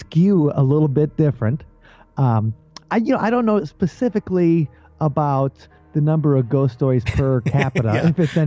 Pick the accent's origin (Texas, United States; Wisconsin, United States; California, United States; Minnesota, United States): Wisconsin, United States; It's because growing up in Wisconsin, while, you know, you can make jokes about the dairy state and stuff, it's a beautiful place.